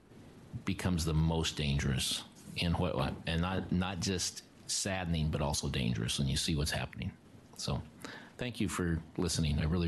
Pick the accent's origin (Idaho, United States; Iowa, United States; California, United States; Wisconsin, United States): Idaho, United States; because I grew up in Idaho. I decided not to move across the border when I moved, and so I live on the Idaho side, have for all my life.